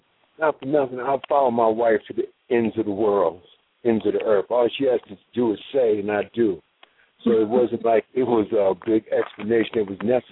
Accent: New Jersey, United States; I'm from New Jersey.

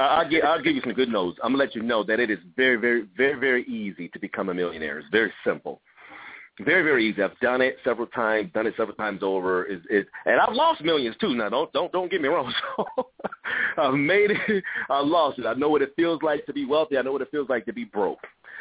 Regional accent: Gary, Indiana, United States; also born or lived in Chicago; I was born and raised in Gary, Indiana

